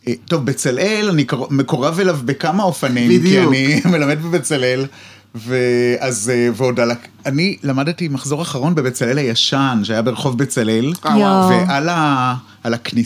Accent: Canada; now in Israel; מעניין כי זה נכון, שבקנדה הציורים שלי באמת היו כאלה, מין פנטזיה לאיזה עולמות קסומים וחמימים

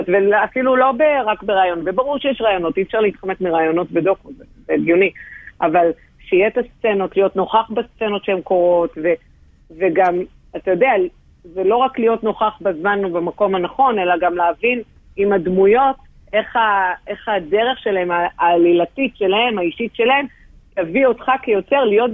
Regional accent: Tel Aviv, Tel Aviv District, Israel; now in Tiberias, Israel; אני באה מתל אביב, אז אני יכולה להגיד בועה תל אביב

